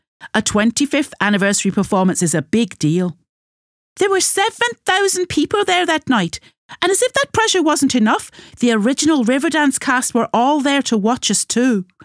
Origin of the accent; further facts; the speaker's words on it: Northern Ireland, United Kingdom; I'm from County Down in Northern Ireland